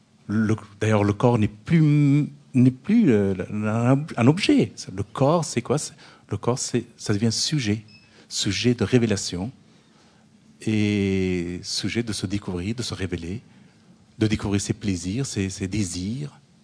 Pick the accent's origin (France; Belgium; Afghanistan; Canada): Afghanistan; C'est ce qu'on dit chez nous, en Afghanistan, même un peu partout ailleurs